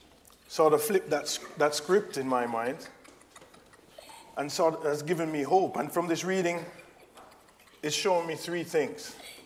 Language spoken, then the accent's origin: English; Jamaica; I remember when I was growing up in Jamaica